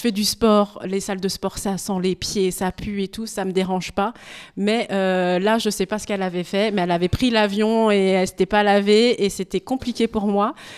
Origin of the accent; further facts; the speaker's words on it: France; born there; also born or lived in Japan; moi, je suis d'origine cambodgienne et je suis née en France, donc je suis quand même beaucoup plus française que cambodgienne